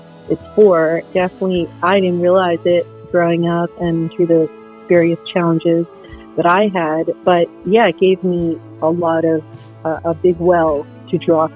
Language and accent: English; New York, United States; also born or lived in Fort Hood, Texas; So I was born in Fort Hood, Texas. My mother was Korean when I was five, yes, but when I went to live with my grandparents. So a bit tumultuous, but I'm very grateful that I got to grow up in New York with them.